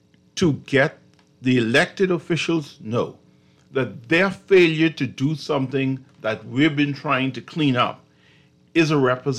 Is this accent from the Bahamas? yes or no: yes; Bahamas; we're so proud to be Bahamian, we're so proud of all the advancement.